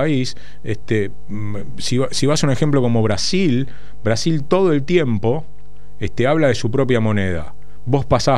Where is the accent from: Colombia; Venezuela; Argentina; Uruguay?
Argentina; Los argentinos solo votamos pensando en el bolsillo.